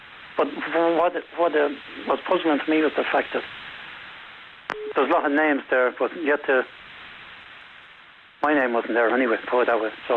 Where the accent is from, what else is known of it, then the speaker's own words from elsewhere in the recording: Tullamore, County Offaly, Ireland; born there; I know I was born in Tullamore in a hospital down there.